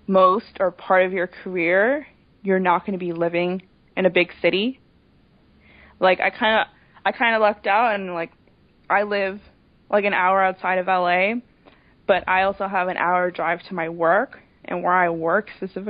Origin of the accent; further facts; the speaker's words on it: Toronto, Ontario, Canada; now in Boron, United States; I'm originally from Toronto.